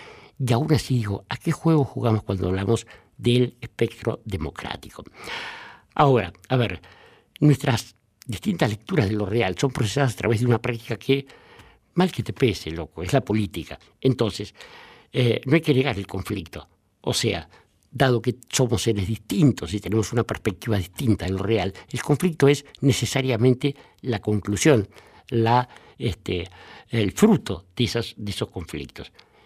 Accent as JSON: {"language": "Spanish", "region": "Buenos Aires", "country": "Argentina", "tie": "born or raised there", "said": "yo viví en Barracas, yo nací en Ayer Martín García Montes de Oca, en pleno corazón de Barracas al norte, y cuando tenía unos 8 o 9 años hubo una especie de epidemia que se lanzó en Buenos Aires"}